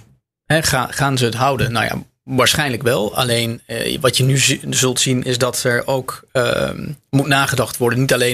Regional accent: Lobith, Gelderland, Netherlands; Zeker, ik ben opgegroeid in Lobith.

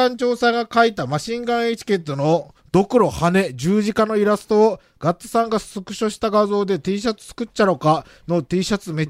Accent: Wakayama, Japan; おい、特に地元和歌山の

